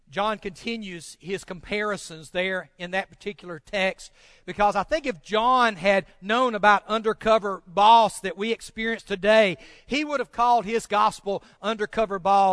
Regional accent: Ripley, United States; We were visiting back in my hometown of Ripley, and we'd come up on a four-way stop.

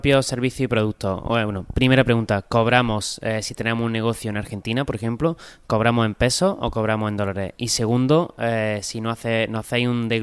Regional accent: Albolote, Andalusia, Spain; Podríamos meterlo en mi pueblo de Albolote, en Granada, ¿eh?

